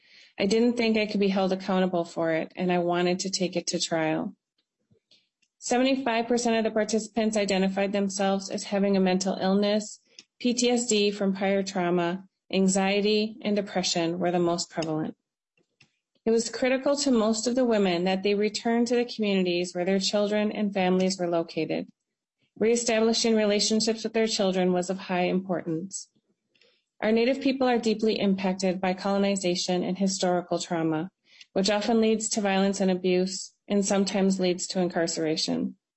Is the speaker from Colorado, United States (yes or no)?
no; Minnesota, United States; I'm Eagle Clan, and I'm from the White Earth Band of Ojibwe.